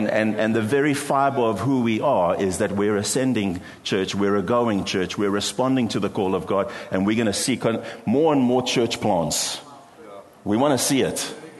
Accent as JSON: {"language": "English", "town": "Cape Town", "region": "Western Cape", "country": "South Africa", "tie": "born or raised there", "said": "And all 3 job offers were in Cape Town. And so this is my hometown."}